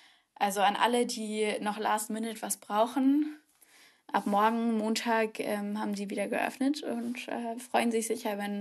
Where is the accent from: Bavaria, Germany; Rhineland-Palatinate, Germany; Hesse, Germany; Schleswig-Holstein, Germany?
Bavaria, Germany; Munich; now in Würzburg, Germany; als Münchner Kindl